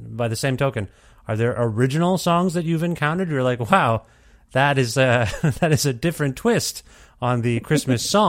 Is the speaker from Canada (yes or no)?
yes; Canada; born there; my parents are from India and they moved here. I was born in Canada